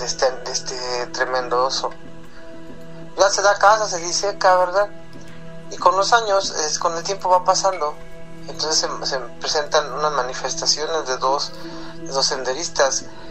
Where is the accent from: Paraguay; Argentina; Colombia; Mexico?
Mexico; Mexico City; now in Zacatecas, Mexico; Hoy día vivo en Zacatecas, pero yo soy de Ciudad de México, nací y crecí allí.